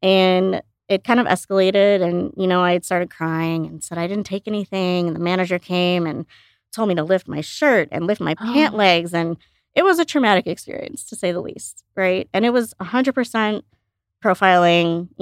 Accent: Illinois, United States; born or raised there

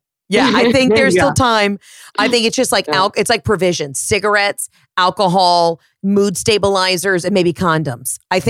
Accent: United States; And I'm just stating that I'm an American and going to vote.

